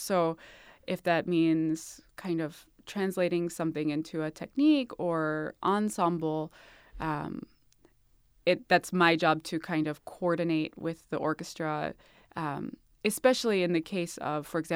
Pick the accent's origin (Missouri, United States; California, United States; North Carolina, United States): North Carolina, United States; Pinehurst; born there; I was born in the Pinehurst area in North Carolina, and my parents had just moved to Greensboro, which mm-hmm. is about 45 minutes from North Carolina School of the Arts.